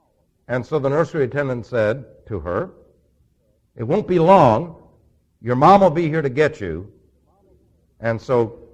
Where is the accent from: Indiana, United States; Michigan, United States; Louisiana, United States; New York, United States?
New York, United States; New York City; now in Arizona, United States; I was raised in New York City, but I'd been gone long enough that I was still going like that.